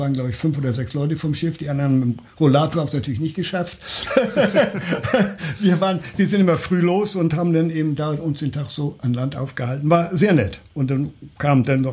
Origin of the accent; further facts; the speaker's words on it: Baden-Württemberg, Germany; Also eine sehr interessante Altstadt mit wirklich alten Schindelhäusern hier, wie es bei uns im Schwarzwald ist. Da fühlte man sich fast zu Hause.